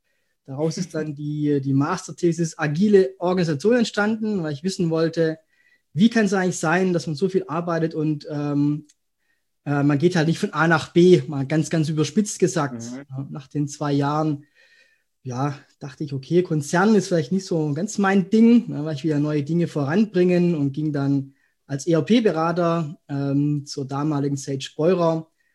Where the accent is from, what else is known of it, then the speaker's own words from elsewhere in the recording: Schwäbisch Hall, Baden-Württemberg, Germany; Und danach hat es mich dann beruflich quasi verschlagen, zurück in meine Heimat, in Schwäbisch Hall.